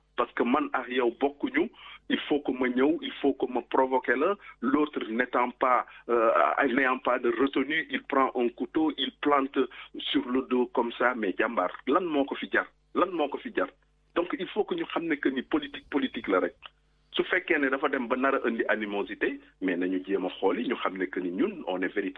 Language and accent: French; Dakar, Senegal; born there; je suis né à la Médina, marché Tilène, la Judo. Le carrefour de tout un monde. Donc, nous avons des Guéwel, des Diola, des Ndiago, des Guinéens, des Tukulor, des Dara.